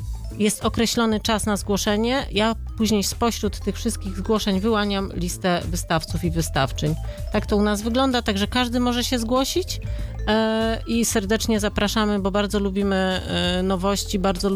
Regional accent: Wrocław, Lower Silesian Voivodeship, Poland; bo Wrocław kochamy, jesteśmy z Wrocławia i z Wrocławia nie opuszczamy.

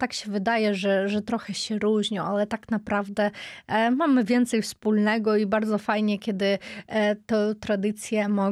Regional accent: Ukraine; W tym regionie, z którego ja pochodzę, a pochodzę z centrum Ukrainy, nie było takiej tradycji.

